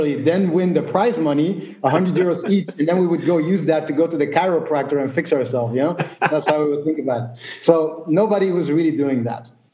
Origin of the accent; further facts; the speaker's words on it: Belgium; I come from Belgium, which is a rich country.